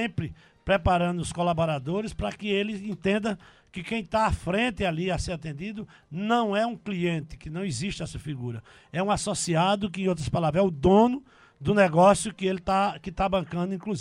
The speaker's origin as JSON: {"language": "Portuguese", "town": "Teixeira", "country": "Brazil", "tie": "born or raised there", "said": "eu sou de Teixeira, né? Sou natural de Teixeira."}